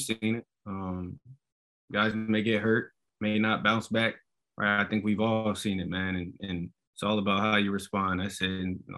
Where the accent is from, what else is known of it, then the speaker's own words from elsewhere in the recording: Syracuse, New York, United States; Like, I feel like it began growing up in Syracuse, right? Like that, I was, you know, I just, it was home, but it was all I knew